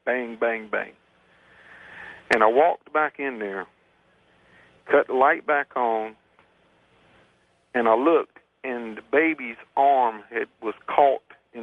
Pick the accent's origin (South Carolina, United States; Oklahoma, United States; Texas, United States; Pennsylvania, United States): South Carolina, United States; Florence; I'm from Florence.